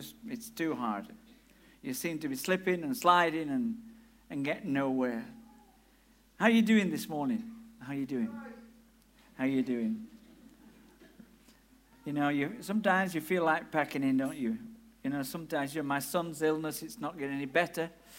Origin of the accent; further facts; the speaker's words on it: Yorkshire and the Humber, United Kingdom; now in Amersham, United Kingdom; I meet people in where I live, in Amersham, and when in High Wycombe, and when I go back to my hometown in Yorkshire